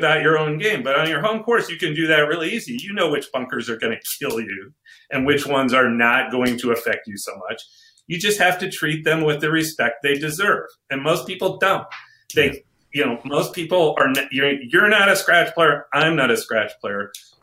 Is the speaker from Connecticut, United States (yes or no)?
yes; Connecticut, United States; I grew up in Connecticut.